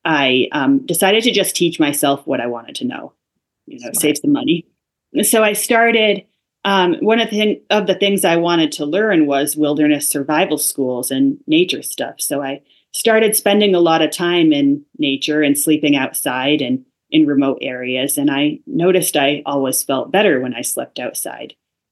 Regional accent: Fairfield County, Connecticut, United States; So I'm originally from Fairfield County, Connecticut.

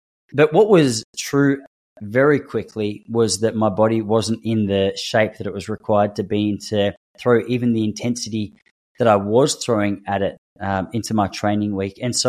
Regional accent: Point Lonsdale, Victoria, Australia; I coincidentally organized a run with a friend who lives in Point Lonsdale, which is my hometown.

